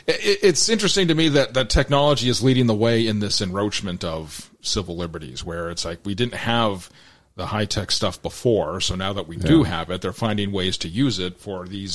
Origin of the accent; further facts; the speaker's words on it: San Jose, California, United States; I grew up in East San Jose. It was pretty rough sometimes.